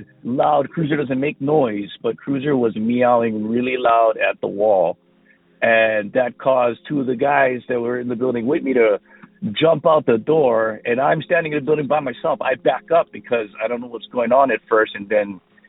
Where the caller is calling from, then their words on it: Hawaii, United States; I'm calling from the Big Island of Hawaii.